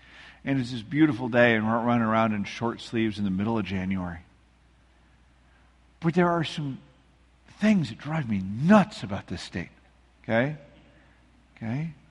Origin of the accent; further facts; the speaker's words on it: Midwest, United States; Now, we all know I love to joke about being a Midwesterner